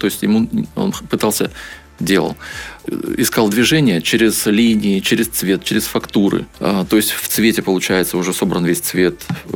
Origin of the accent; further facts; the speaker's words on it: Rostov-on-Don, Rostov Oblast, Russia; Я ростовчанин. Я очень люблю Ростов.